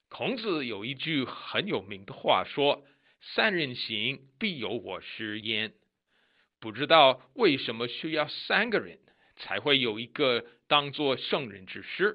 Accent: United States; Chinese is a second language; 对我一个美国人来说，中国字很好玩

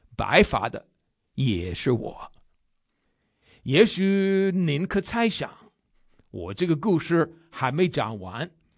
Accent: United States; Chinese is a second language; 但是请您记得我是个美国人，美国人的概念和华人的概念不完全一样。

